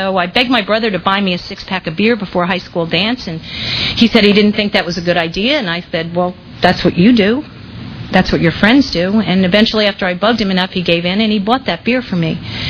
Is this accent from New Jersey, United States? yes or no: yes; New Jersey, United States; I'm 47 years old. I'm originally from New Jersey. I come from an Irish Catholic family. I have two older brothers and a younger sister